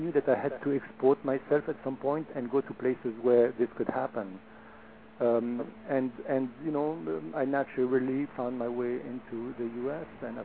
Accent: Beirut, Beirut Governorate, Lebanon; I was born in Beirut, Lebanon. My father is French. My mother is Lebanese. And so I was, you know, I have a French name because of my father

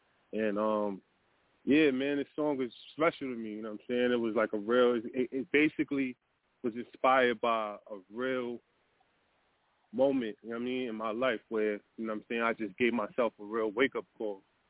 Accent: Brooklyn, New York, United States; it's your boy … You know, I'm from East New York, Brooklyn, Starrite City.

